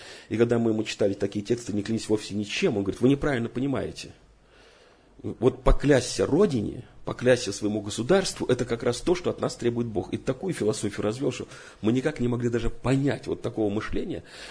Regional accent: Armenia; Russian is a second language; Я армянин, говорю

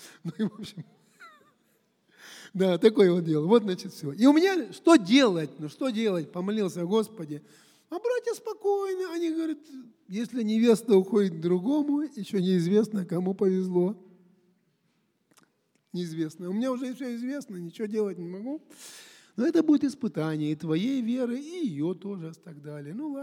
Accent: Donetsk, Donetsk Oblast, Ukraine; now in Moscow, Russia; Я жениться-то хотел, а жить-то я хотел у себя на родине. Ну, и вот поженились мы. Было бракосочетание, оно было у нас в Донецке

